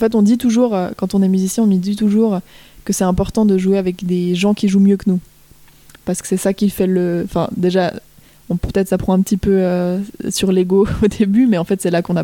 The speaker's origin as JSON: {"language": "French", "region": "Fribourg", "country": "Switzerland", "said": "Donc moi je viens de Fribourg. Et c'est vrai qu'à Fribourg, on a une tradition chorale assez forte."}